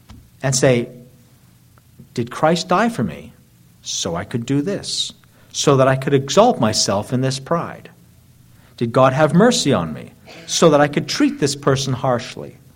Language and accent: English; Scotland, United Kingdom; So as a Scotsman, that just tipped the scales.